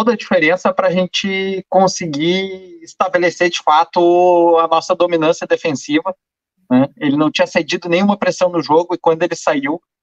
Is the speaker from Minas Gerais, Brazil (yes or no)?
no; Rio Grande do Sul, Brazil; Eu vou dizer que eu, como gaúcho, né